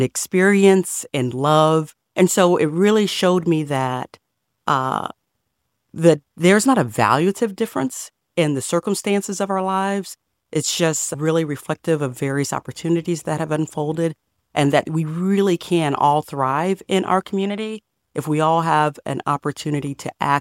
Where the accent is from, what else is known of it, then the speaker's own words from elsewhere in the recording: St. Petersburg, Florida, United States; I grew up right here in St. Pete.